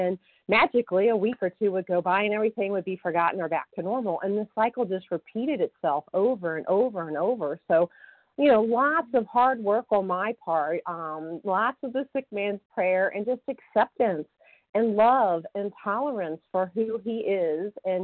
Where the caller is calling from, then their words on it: Massachusetts, United States; Good morning. … I'm calling from Massachusetts, and I am a grateful recovered compulsive overeater